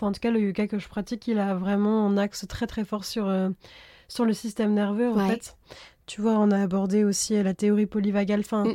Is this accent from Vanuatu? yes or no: no; France; dans la société dans laquelle j'ai grandi en France